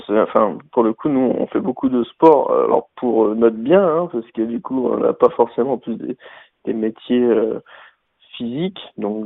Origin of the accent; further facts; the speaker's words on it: Bourgogne-Franche-Comté, France; sachant qu'on est de Saône-et-Loire